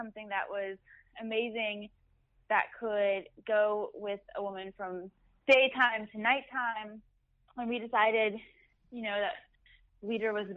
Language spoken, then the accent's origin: English; Cleveland, Ohio, United States; also born or lived in Pittsburgh; now in New York, United States; Well, I'm originally from Cleveland.